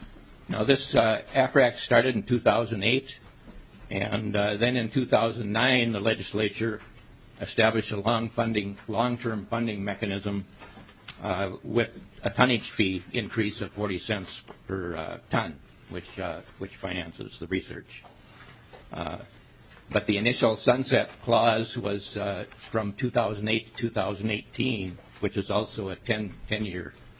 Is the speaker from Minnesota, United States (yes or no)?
yes; Minnesota, United States; for the record … from Grant County